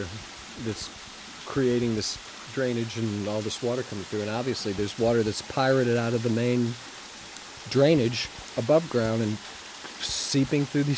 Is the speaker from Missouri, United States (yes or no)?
yes; St. Louis, Missouri, United States; Even though I grew up in St. Louis, my earliest memories are following the storm sewers off into the wooded areas as a child, truly.